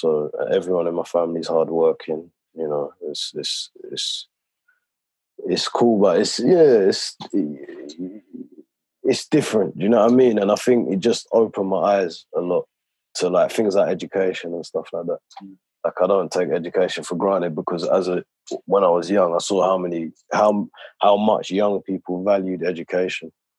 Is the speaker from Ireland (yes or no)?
no; United Kingdom; than just being from the UK or just being around Europe